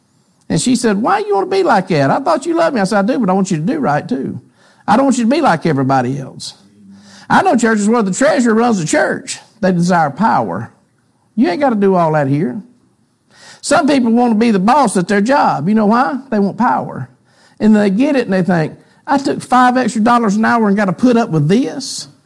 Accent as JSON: {"language": "English", "town": "Bronx", "region": "New York", "country": "United States", "said": "We're from the Bronx."}